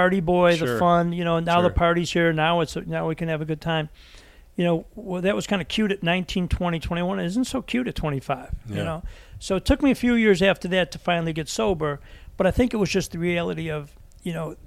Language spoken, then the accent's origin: English; Ireland; But being Irish, you like to hold on to grudges.